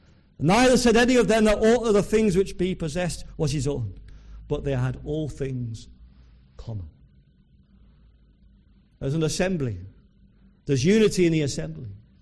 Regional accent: Yorkshire and the Humber, United Kingdom; I come from North Yorkshire, and there's many a field in North Yorkshire with sheep in. And I was brought up in that county with many sheep on the fields.

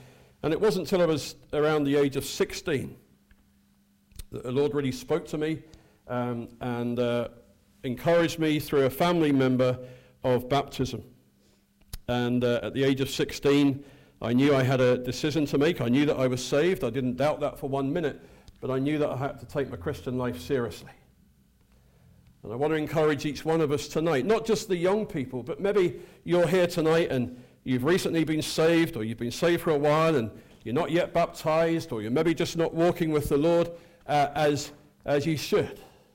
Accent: South East England, United Kingdom; also born or lived in Northampton; In 1979, I was born in Northampton, and after a few months, we moved as a family down to Kent, where we lived till I was 16 years of age.

